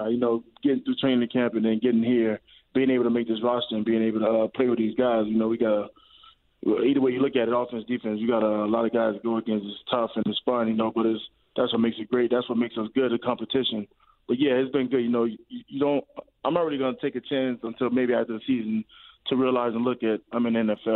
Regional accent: Miami, Florida, United States; But no, I was growing up in Miami. I wasn't a Dolphins fan. I was a Pittsburgh fan.

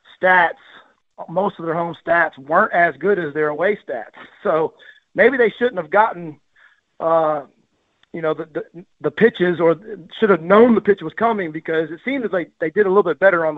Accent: Galveston, Texas, United States; you know I'm from Galveston, so I don't really care for guys that are snitches.

